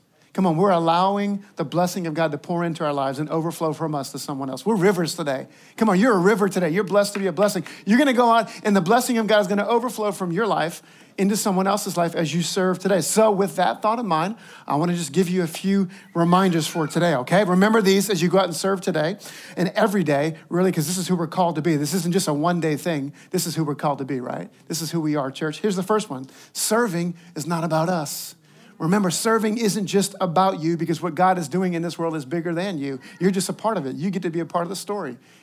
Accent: Louisiana, United States; Now, I'm from Louisiana. I know a little bit about swamps, okay? We got a lot of swamps where I grew up.

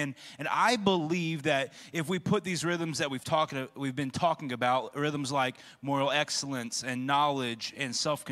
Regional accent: Quincy, Illinois, United States; my friend group growing up, I grew up in Quincy, Illinois, and up in the Midwest.

